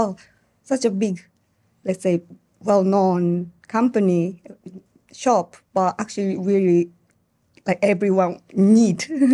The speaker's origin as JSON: {"language": "English", "country": "Japan", "tie": "born or raised there", "second_language": "English", "said": "but I grew up in Japan."}